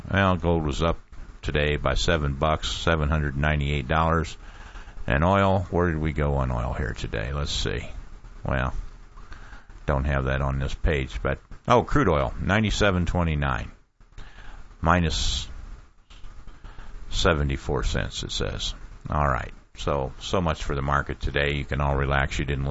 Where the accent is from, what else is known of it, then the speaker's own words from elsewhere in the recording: Marion, Ohio, United States; I'm a little bit of an expert on this because I grew up in Harding hometown territory and the Marion Star newspaper.